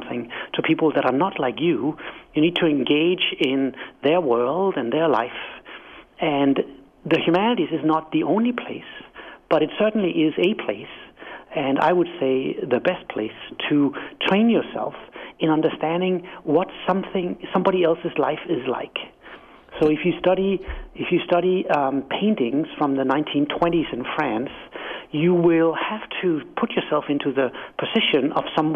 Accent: Denmark; English is a second language; moved away as an adult; now in United States; as you can hear on my quaint accent, I'm not from America. I'm from Denmark, and when I arrived here a decade ago

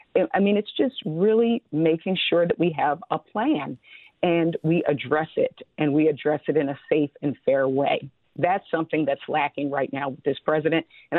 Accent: Delaware, United States; I mean, it's one of the reasons I'm from Delaware.

